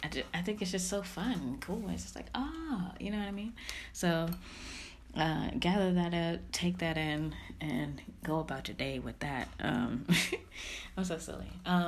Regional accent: Los Angeles, California, United States; now in New York City, United States; So, yes, I still live in New York City. I'm still from Los Angeles, if people didn't think I was, but I am.

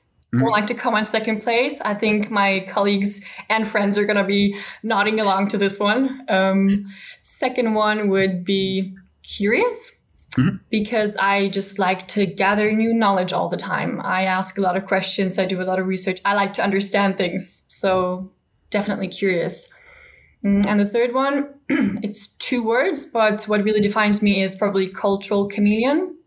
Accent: Denmark; also born or lived in Germany / Malta; But I was born in Germany because my parents happened to live there when I was born. I grew up in Denmark. That's where I studied as well. I went to the US and Canada to study as well abroad for half a year each-ish.

